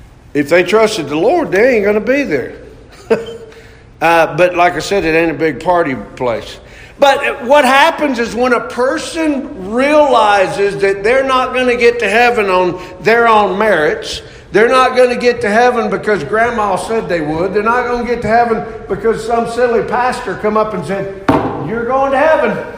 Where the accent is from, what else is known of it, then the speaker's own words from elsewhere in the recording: the South, United States; accent: Southern; And Sandy would have heard it in Southern. Because I speak Southern.